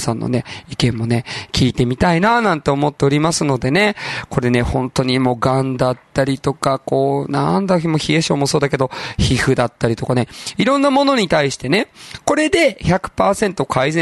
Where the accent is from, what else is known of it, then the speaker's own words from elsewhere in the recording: Nagoya, Aichi, Japan; まあでも自分の地元もそうか、名古屋でもそうか。本当に僕ね、27ぐらいまで全然飲まなかったから、28歳からね、